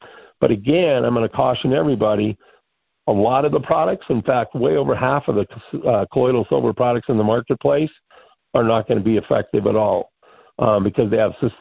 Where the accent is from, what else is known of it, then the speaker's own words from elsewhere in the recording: Miles City, Montana, United States; right here in my hometown of Mile City